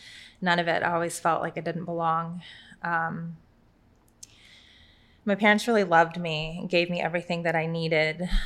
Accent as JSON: {"language": "English", "town": "El Paso", "region": "Texas", "country": "United States", "tie": "born there", "said": "So I was born in El Paso, Texas."}